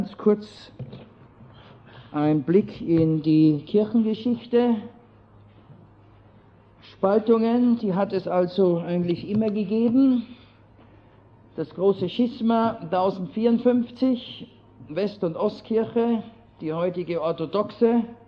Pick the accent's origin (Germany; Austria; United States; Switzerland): Austria; Wir kamen als Österreicher auf die katholische Kirche zu sprechen